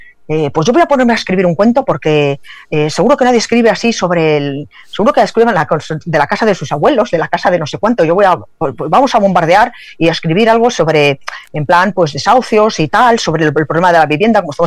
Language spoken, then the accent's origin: Spanish; Madrid, Community of Madrid, Spain; aquí han nacido mis hijos y aquí y de aquí soy, de Manoteras.